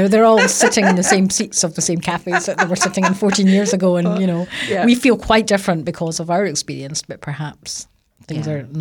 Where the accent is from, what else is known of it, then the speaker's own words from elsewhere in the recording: Scotland, United Kingdom; and so people are reminding me all the time that I'm Scottish.